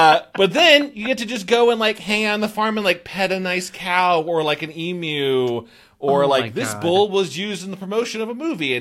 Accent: Midwest, United States; I'm from the Midwest, which is a pretty, you know, red and conservative and farmer territory.

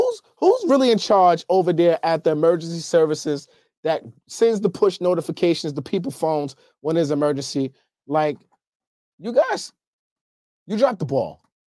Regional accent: New York, United States; I'm from New York. We don't deal with the ground moving like that.

